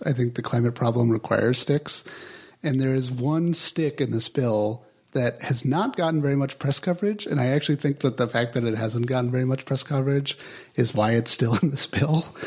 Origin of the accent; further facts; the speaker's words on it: Los Angeles, California, United States; I remember growing up in Los Angeles, that was a huge thing, with they'd be burning off methane all the time and causing a lot of health impacts to people.